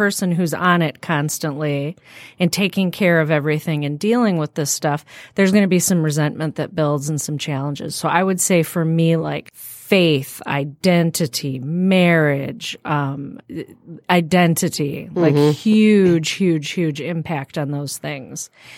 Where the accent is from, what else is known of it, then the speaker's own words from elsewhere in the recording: Ortonville, Michigan, United States; I am from Ortonville, Michigan, also known lovingly as Ortontucky.